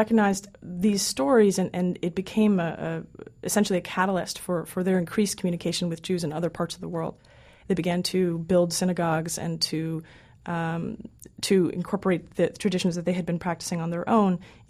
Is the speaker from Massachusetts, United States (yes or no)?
yes; Newton, Massachusetts, United States; also born or lived in India; You know, when I was growing up in Newton, Massachusetts, then I was encouraged to explore these various traditions. When I was living in India, it was the first time that I had been exposed to a culture where your religious identity is part and parcel with your personal one.